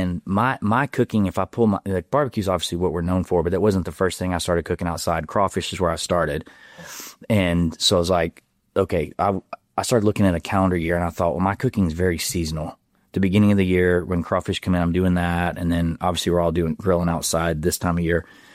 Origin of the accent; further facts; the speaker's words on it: Tennessee, United States; also born or lived in Alabama; I'm from Tennessee and Alabama.